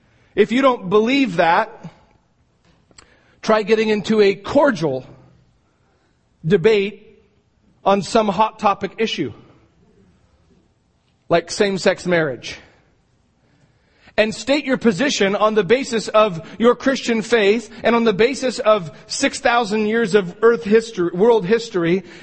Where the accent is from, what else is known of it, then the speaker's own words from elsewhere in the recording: United States; and I love America, and I'm thankful that I'm an American, and I am grateful for that fact.